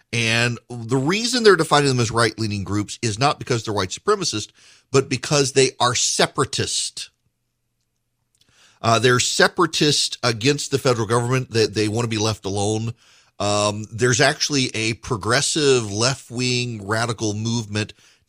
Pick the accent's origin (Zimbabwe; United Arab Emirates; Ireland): United Arab Emirates; Dubai; When I was a kid, I grew up in Dubai.